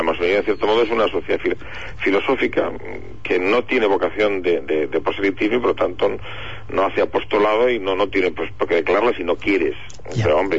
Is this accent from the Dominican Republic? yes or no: no; Bilbao, Basque Country, Spain; Soy de Bilbao y como la gente de Bilbao somos así